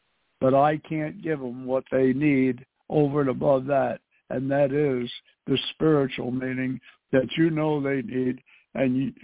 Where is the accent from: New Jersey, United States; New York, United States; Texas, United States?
New York, United States; New York City; I was raised in New York City